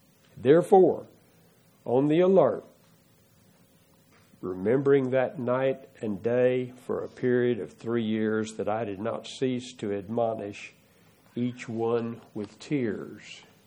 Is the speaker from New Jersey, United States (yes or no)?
no; Abilene, Texas, United States; but in my hometown in Abilene, a lot of the congregations that have Church of Christ across the front of the building are not the true Church of Christ.